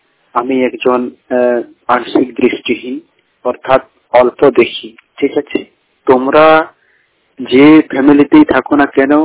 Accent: Bankura, West Bengal, India; আমার বাড়ি তো বাঁকুড়া

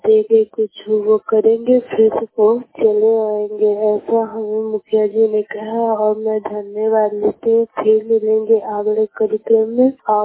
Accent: Jaipur, Rajasthan, India; now in Chennai, India; मैं जयपुर की निवासी हूँ। … मेरा घर है बांदक्रांतु और मैं चेन्नई में रहती हूँ

